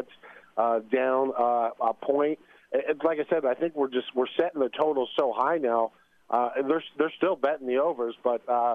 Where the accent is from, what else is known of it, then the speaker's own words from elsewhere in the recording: New Jersey, United States; I grew up in the, you know, in New Jersey, but I grew up in the Philadelphia, raised on Philadelphia sports.